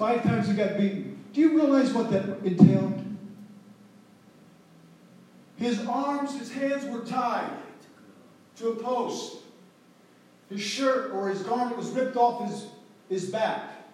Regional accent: Midwest, United States; I'm from the Midwest

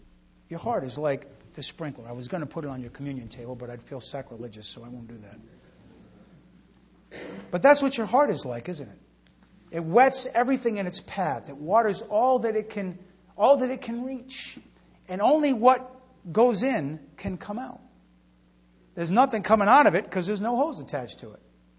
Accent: Rhode Island, United States; When I grew up in Rhode Island, and when my oldest boy was like, I don't know, a few months old

